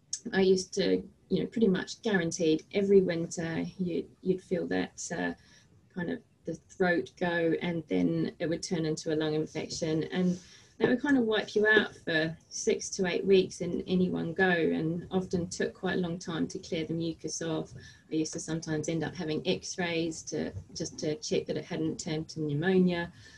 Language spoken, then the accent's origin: English; New Zealand; born there; as you said, I was born in New Zealand, so kind of pretty much an outdoorsy person right from day one.